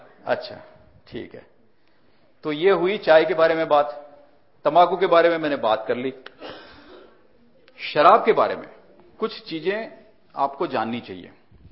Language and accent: Hindi; Gujarat, India; मैं गुजरात में रहता हूं, मैं गुजरात से हूं वैसे इस जन्म में